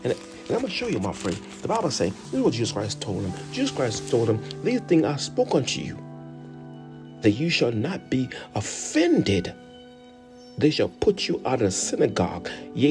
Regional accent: Jamaica; y'all foreigners come here to take all the job, knowing that I was from Jamaica.

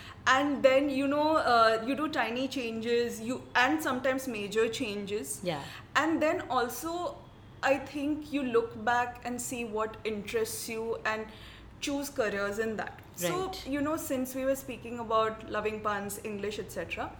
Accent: Hyderabad, Telangana, India; I was born and brought up in Hyderabad, back in the day when many people did not know Hyderabad existed as a city. Mom and dad had moved there from Calcutta early on. And yes, so I grew up in Hyderabad

